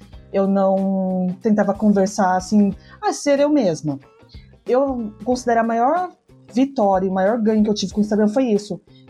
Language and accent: Portuguese; Paraná, Brazil; now in Curitiba, Brazil; Eu não sou daqui de Curitiba, né? Aí cheguei para desbravar aqui a capital, né? E eu, né, vim do interior